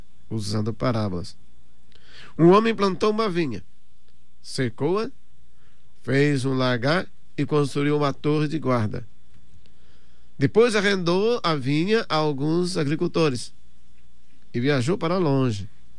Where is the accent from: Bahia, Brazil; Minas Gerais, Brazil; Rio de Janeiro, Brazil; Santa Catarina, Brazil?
Santa Catarina, Brazil; Gravatal; É lá em Gravatal, Santa Catarina